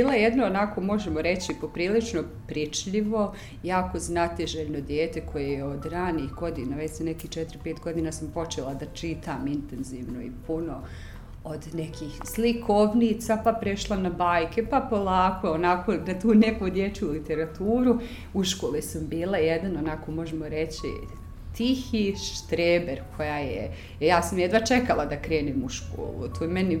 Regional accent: Tuzla, Federation of Bosnia and Herzegovina, Bosnia & Herzegovina; ja sam onako cijeli svoj život bila nomad. Rođena sam u Tuzli, rođena sam u jednoj velikoj porodici, imam dva brata i sestru, odrastala sam u jednoj tako dinamičnoj, bučnom, porodičnom okruženju

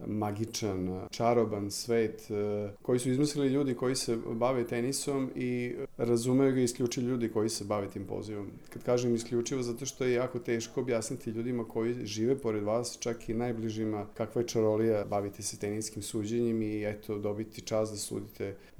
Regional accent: Sombor, Vojvodina, Serbia; ja sam rođen u Somboru i živim u Somboru, moja porodica živi u Somboru. Izuzetno sam mešane krvi od jevrejske, mađarske, katoličke, pravoslavne, grčke

